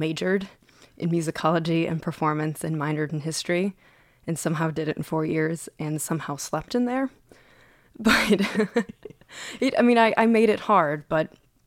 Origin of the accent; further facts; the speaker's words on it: Ann Arbor, Michigan, United States; I grew up in Ann Arbor, and I actually started music when I was 4 on violin.